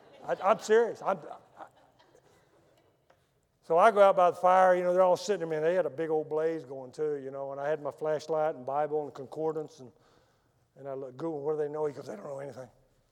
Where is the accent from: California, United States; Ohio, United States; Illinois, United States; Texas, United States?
Texas, United States; Well, I'm from Texas, okay?